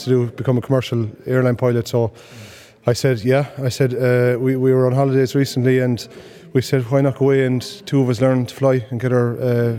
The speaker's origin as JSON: {"language": "English", "town": "Killarney", "region": "Munster", "country": "Ireland", "said": "Just outside Killarney in Kerry."}